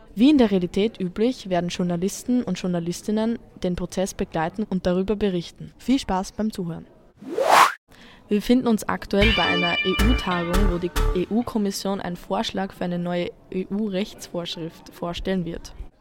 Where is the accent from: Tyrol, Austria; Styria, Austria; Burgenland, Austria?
Burgenland, Austria; Wir sind aus dem Stolzenburgenland.